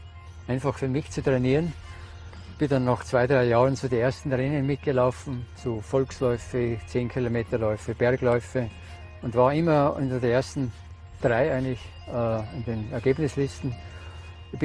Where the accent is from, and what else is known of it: Aurach, Tyrol, Austria